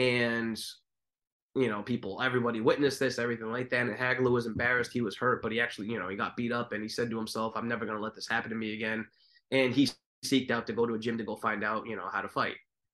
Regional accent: Massachusetts, United States; which I'm from Massachusetts.

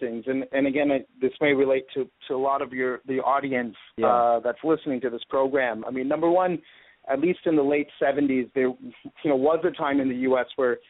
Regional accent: Sugar Land, Texas, United States; you've never seen that kind of wealth or money in front of you ever in my life, at least growing up in Sugar Land, Texas.

